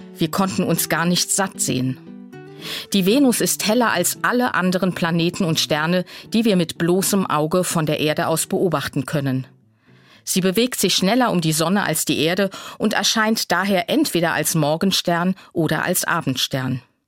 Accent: Rhineland-Palatinate, Germany; wenn wir am zweiten Weihnachtsfeiertag zum Familientreffen an die Mosel fahren, da wo ich herkomme.

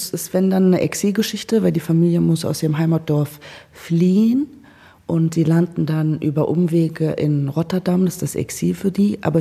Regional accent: Dersim, Tunceli Province, Turkey; Das ist aus der Region, aus Dersim, wo ich herkomme, heißen wirklich tatsächlich sehr viele so.

